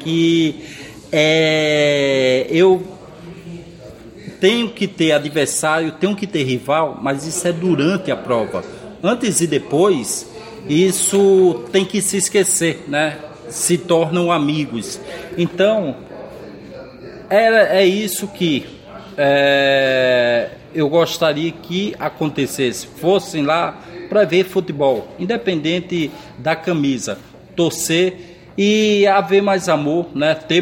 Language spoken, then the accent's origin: Portuguese; Natal, Rio Grande do Norte, Brazil; now in Rio de Janeiro, Brazil; eu sou de Natal, no Rio Grande do Norte, mas eu tenho o Rio de Janeiro como a minha segunda cidade